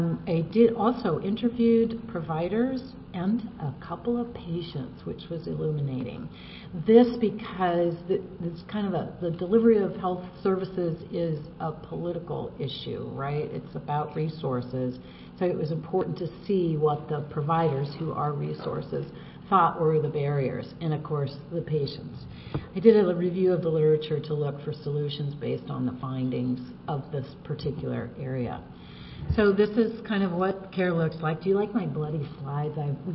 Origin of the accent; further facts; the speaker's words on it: West Coast, United States; I'm from the West Coast, so we will call those hills